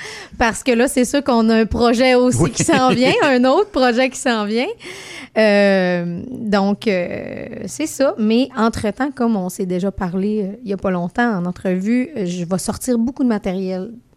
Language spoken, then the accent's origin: French; Quebec, Canada; accent: Lac-Saint-Jean; avec mon accent du Lac-Saint-Jean